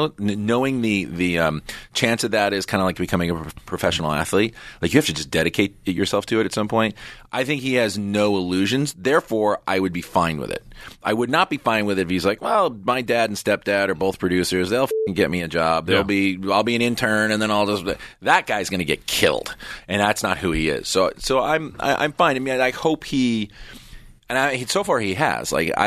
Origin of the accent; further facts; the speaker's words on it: San Fernando, California, United States; I grew up in San Fernando, certainly wasn't.